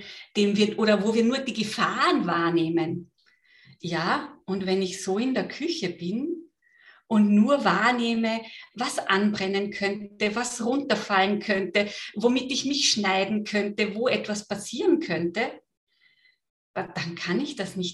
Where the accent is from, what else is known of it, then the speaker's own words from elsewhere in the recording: Vienna, Austria; now in Vorarlberg, Austria; wenn man so leidenschaftlich Wienerin ist wie ich, dann bleibt man das auch, wenn man nicht mehr in Wien lebt. Aber ja, mein Hauptwohnsitz ist hier in Vorarlberg